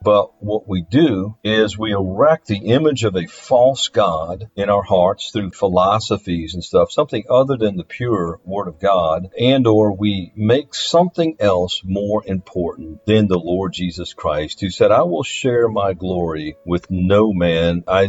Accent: Louisiana, United States; two particular quarterbacks happen to come from or play in my home state, Louisiana.

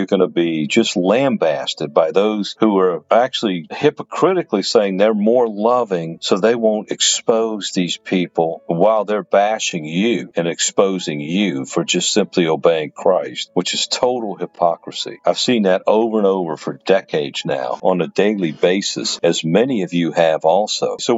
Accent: New Orleans, Louisiana, United States; Most of you know I'm from New Orleans.

